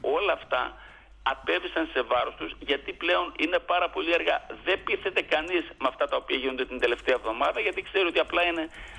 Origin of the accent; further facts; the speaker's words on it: Zagliveri, Central Macedonia, Greece; Λέω ότι είναι το χωριό μου, δεν λέω κάτι άλλο για να παρεξηγηθεί.